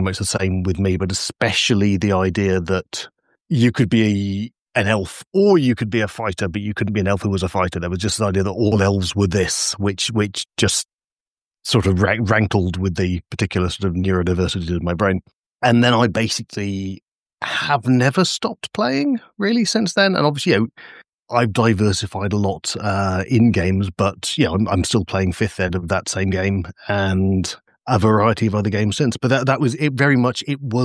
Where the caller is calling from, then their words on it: Leeds, Yorkshire and the Humber, United Kingdom; Probably not that far away. So I'm just outside Leeds.